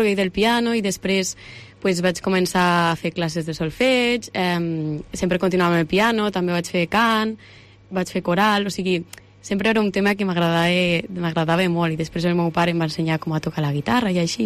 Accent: Torres de Segre, Catalonia, Spain; Doncs jo sóc de Torres de Segre, que és un poblet que està per aquí a prop de Lleida.

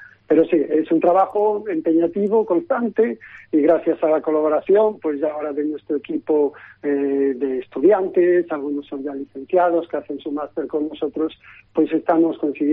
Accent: Galicia, Spain; yo siendo gallego, siendo de aquí

